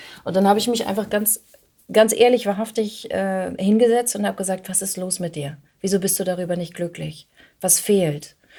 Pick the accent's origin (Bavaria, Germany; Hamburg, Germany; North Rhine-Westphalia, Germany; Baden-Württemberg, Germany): Hamburg, Germany; ich komme aus Hamburg.